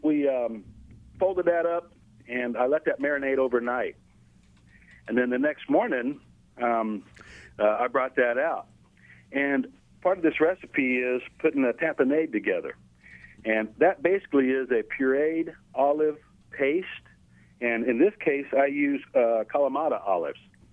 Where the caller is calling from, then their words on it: Garden Plain, Kansas, United States; Hey, I'm in Garden Plain, Kansas.